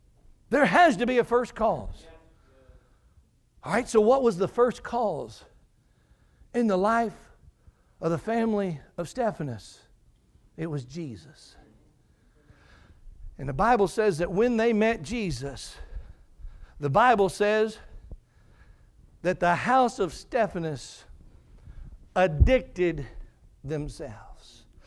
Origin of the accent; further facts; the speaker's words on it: Mississippi, United States; Man, I'm in North Mississippi, my hometown. I know what kind of people are around here.